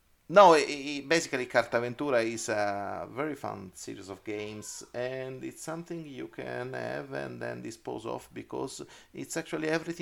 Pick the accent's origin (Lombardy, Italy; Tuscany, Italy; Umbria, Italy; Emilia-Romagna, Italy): Umbria, Italy; I live in Terni, which is a city near Rome. A close city near my hometown is Perugia.